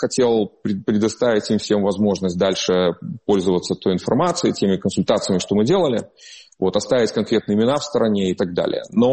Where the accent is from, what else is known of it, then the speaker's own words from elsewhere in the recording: Belarus; На самом деле мы, белорусы, мы можем контролировать то, что можем контролировать.